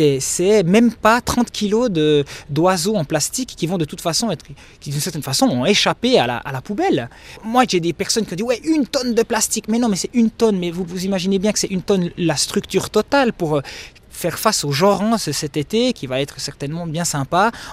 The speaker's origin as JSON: {"language": "French", "region": "Neuchâtel", "country": "Switzerland", "tie": "born or raised there", "said": "je suis neuchâtelois depuis toujours"}